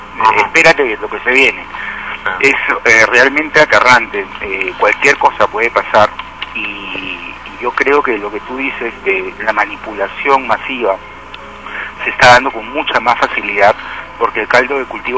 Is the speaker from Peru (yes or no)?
yes; Peru; nosotros como los peruanos